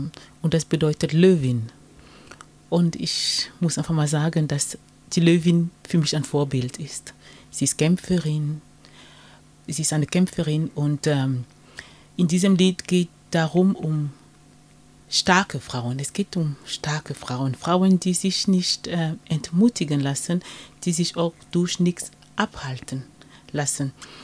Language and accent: German; Cameroon; German is a second language; moved away as an adult; now in Germany; ich bin aufgewachsen in Kamerun. Zum Studieren nach Deutschland und der Liebe wegen geblieben.